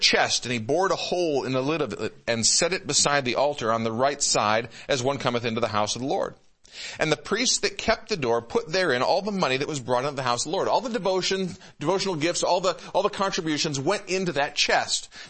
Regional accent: Michigan, United States; I'm from the Metro Detroit area, and I grew up far enough outside Detroit.

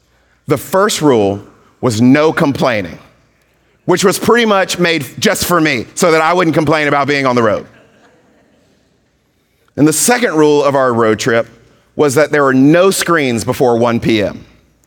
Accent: Mississippi, United States; I grew up in Mississippi, and so when we went on a road trip and you had to pee, my dad just pulled the car over

